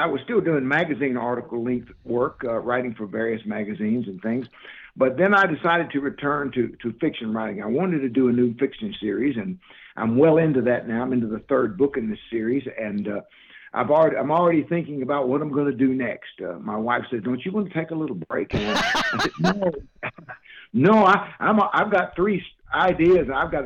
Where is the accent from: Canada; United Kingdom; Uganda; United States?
United States; Tennessee; Yes, I grew up in West Tennessee, and from a very young age, I have been interested in that period.